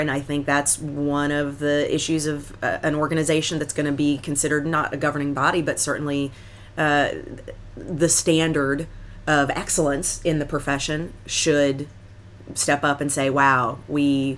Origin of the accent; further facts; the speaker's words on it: Atlanta, Georgia, United States; I grew up in Atlanta.